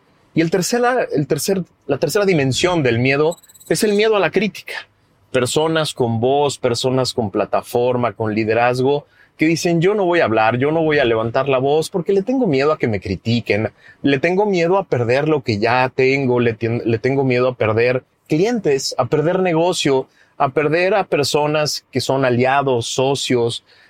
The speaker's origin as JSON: {"language": "Spanish", "country": "Mexico", "said": "es una cosa que adolecemos, sí, los mexicanos"}